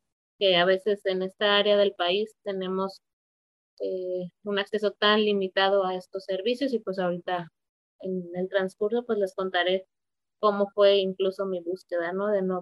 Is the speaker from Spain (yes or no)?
no; Tlalmanalco, State of Mexico, Mexico; Me crié en el Estado de México, en un pueblito que se llama Tlalmanalco. Está cerca de la ciudad.